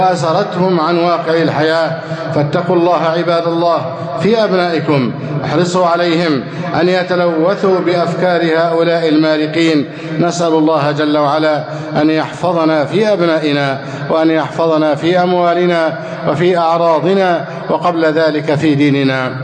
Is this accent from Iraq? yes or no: no; Egypt; اللهم احفظ بلدنا مصر أمناً أماناً، سخاءً رخاءً، وسائر بلاد المسلمين.